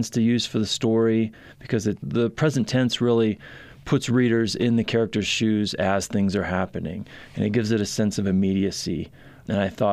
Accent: Ohio, United States; The one way it is that I grew up in Ohio.

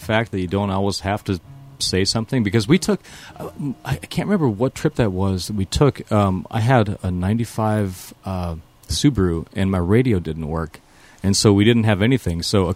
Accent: Fargo, North Dakota, United States; now in Madison, United States; I grew up in Fargo, North Dakota, and I moved to Madison, Wisconsin 10 years ago

